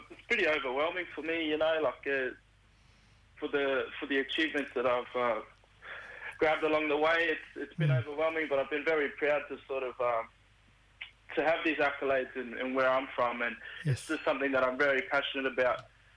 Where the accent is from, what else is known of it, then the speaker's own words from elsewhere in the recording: Darwin, Northern Territory, Australia; I'm from Darwin, Northern Territory, and my mob are from the Tiwi Islands.